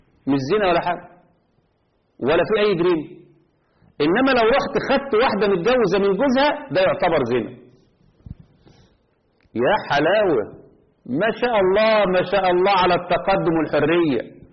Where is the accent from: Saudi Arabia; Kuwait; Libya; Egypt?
Egypt; وخصوصا عندنا في مصر وخدوه